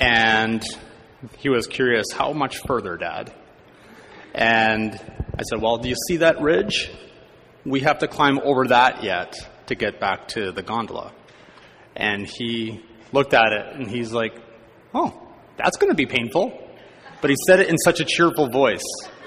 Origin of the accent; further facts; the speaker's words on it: Niagara-on-the-Lake, Ontario, Canada; now in Squamish, Canada; I grew up in the Mennonite Brethren Church in southern Ontario in Niagara-on-the-Lake. I grew up on a fruit farm, peaches and cherries.